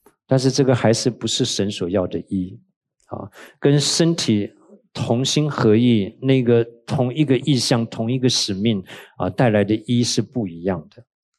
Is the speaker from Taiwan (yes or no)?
yes; Anping, Tainan, Taiwan; 我小的时候住在台湾的安平哈